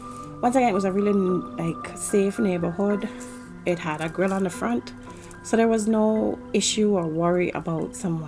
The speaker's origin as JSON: {"language": "English", "country": "Jamaica", "said": "I'm from Jamaica"}